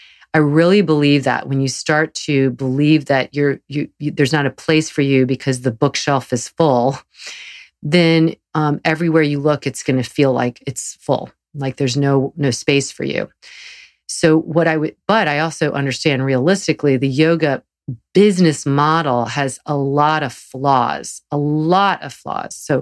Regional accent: Southern United States, United States; They're a Southern, growing up in the South, they're very, very prevalent there

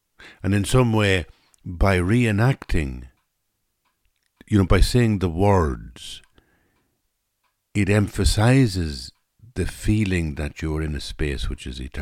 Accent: Ireland; now in France; even when I came from Ireland to France, it seemed much, much more like a different universe than Ireland.

